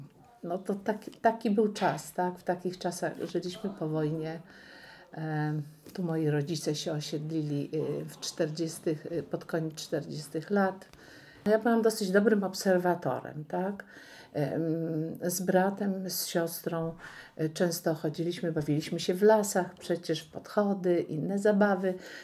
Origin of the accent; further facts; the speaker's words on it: Wesoła, Masovian Voivodeship, Poland; also born or lived in Warsaw; Tu się wychowałam w Wesołej, tu kończyłam pierwsze szkoły. Po latach zamieszkiwania w Warszawie z powrotem wróciłam do Wesołej